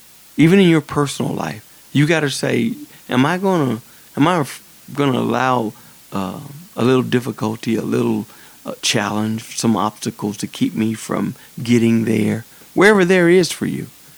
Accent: United States; it just makes me so appreciate being an American, and so appreciate the graces that God has blessed me with in this country.

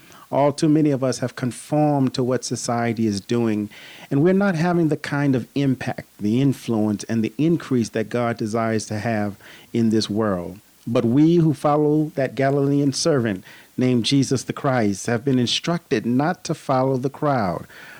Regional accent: New York City, New York, United States; As a young man growing up in the East New York, Brownsville section of Brooklyn, New York, in Lewis H. Pinkhouse's

